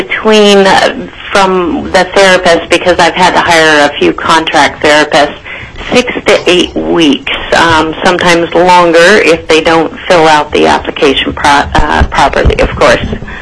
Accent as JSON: {"language": "English", "town": "Fairbanks", "region": "Alaska", "country": "United States", "tie": "born or raised there", "said": "I am a lifelong Alaskan resident. I grew up here in Fairbanks."}